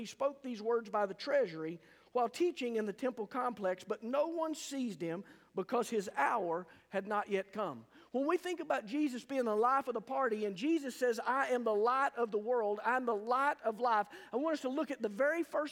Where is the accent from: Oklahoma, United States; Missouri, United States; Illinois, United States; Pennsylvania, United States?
Oklahoma, United States; Altus; I think back over my days growing up in Altus and things that we used to do sometimes out of fun, sometimes out of orneriness.